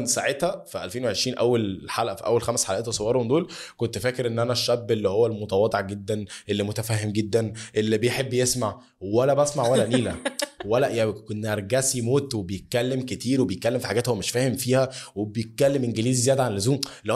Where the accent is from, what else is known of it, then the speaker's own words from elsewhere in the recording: Port Said, Port Said Governorate, Egypt; يا عم انا بورسعيدي يا عم, خلاص بقى انا بورسعيدي